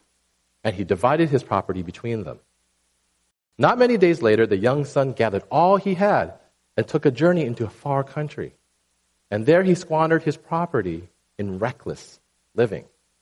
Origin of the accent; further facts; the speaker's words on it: United States; I'm Chinese American, and so we celebrate, depending on who you talk to, Chinese New Year or Lunar New Year.